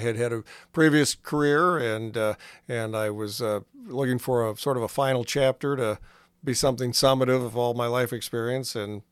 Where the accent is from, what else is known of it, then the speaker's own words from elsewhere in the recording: Godfrey, Illinois, United States; I grew up in the Alton Godfrey area.